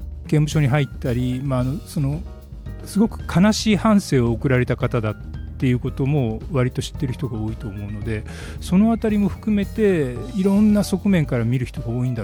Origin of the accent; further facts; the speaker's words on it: Matsuyama, Ehime, Japan; 私松山出身なのでやっぱりすごく衝撃的に覚えてるんですけど。